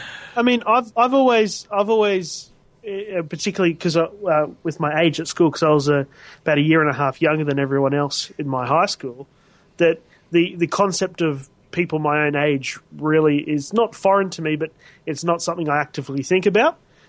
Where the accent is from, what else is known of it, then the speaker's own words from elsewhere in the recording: Brisbane, Queensland, Australia; from Brisbane, Australia.